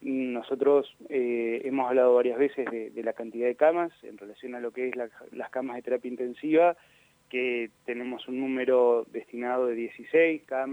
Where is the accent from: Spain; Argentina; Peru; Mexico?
Argentina; creo que es común en nosotros, como argentinos, podría decirse, el apasionarse por las cosas, por las personas